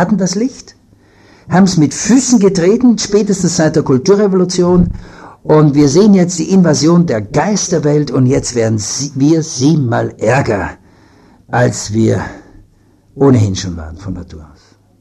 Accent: Vienna, Austria; Und ich bin ja in Wien aufgewachsen

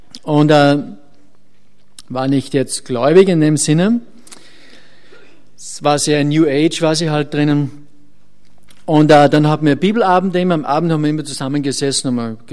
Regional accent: Austria

